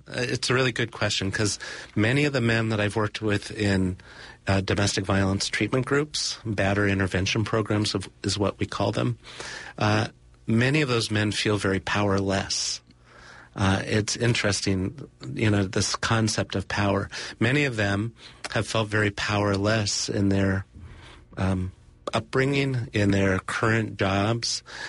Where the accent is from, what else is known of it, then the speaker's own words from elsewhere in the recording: North Hollywood, California, United States; Even though I grew up in North Hollywood, I'm not a big Hollywood buff.